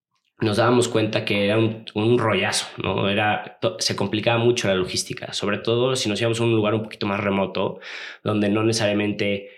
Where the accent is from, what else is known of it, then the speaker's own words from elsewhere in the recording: Los Cabos, Baja California Sur, Mexico; Yo personalmente soy de Los Cabos. Ahí toda mi vida